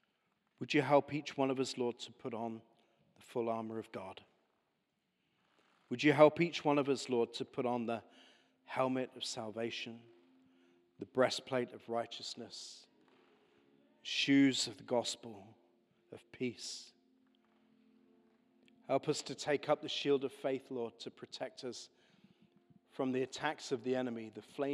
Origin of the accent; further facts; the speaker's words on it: United Kingdom; And I know we're British and we're trying to be polite